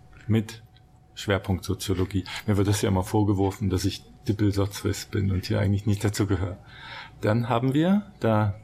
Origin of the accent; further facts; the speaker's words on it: Bielefeld, North Rhine-Westphalia, Germany; versucht, als Bielefelder.